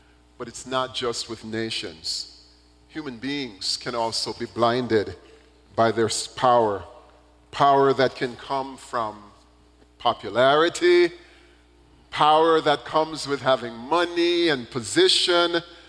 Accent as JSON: {"language": "English", "country": "Jamaica", "said": "They run up to me and said, hey, I hear you're from Jamaica. Yeah, I'm from Jamaica."}